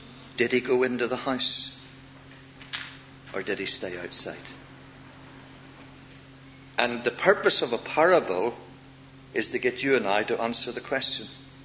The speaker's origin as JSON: {"language": "English", "region": "Northern Ireland", "country": "United Kingdom", "said": "I come from Northern Ireland. I'm an evangelical of the evangelicals"}